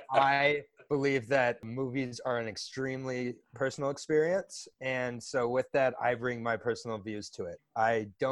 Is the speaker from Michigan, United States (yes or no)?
yes; Michigan, United States; Must be a Midwestern classic. I grew up